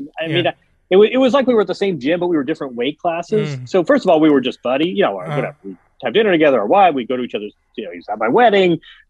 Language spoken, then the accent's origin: English; Midwest, United States; No, I mean, Grant, we're both from the Midwest. We're roughly the same age.